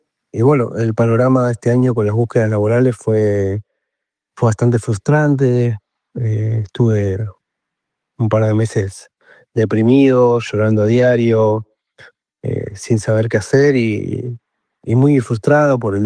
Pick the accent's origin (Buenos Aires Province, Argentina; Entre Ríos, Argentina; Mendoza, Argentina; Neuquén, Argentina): Buenos Aires Province, Argentina; Merlo; Vivo y soy de acá de Merlo, zona oeste del conurbano.